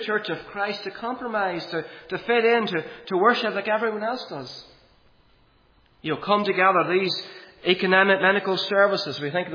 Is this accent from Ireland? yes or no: yes; Monaghan, Ulster, Ireland; I know what it's like growing up in Monaghan.